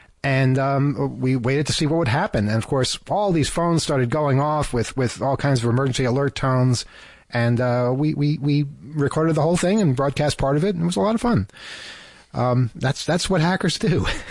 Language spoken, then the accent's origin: English; New York, United States; born or raised there